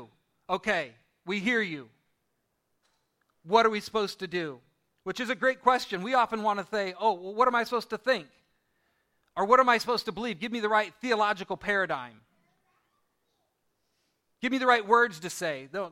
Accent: Seward, Nebraska, United States; my parents are here, but we grew up in Seward, Nebraska.

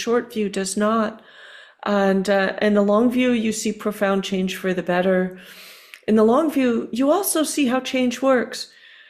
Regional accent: California, United States; I used to be proud of being from the San Francisco Bay Area. Now I'm essentially from Silicon Valley.

